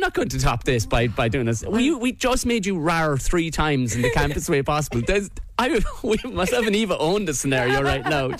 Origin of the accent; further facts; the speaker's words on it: Tipperary, Munster, Ireland; No, I'm from Tipperary. We don't eat avocados.